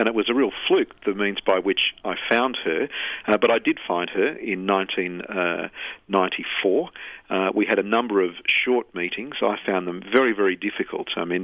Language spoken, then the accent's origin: English; Wollongong, New South Wales, Australia; also born or lived in Sydney; I was then bundled up from the hospital where I was born in Sydney, in Stanmore, and taken to Wollongong where I was raised.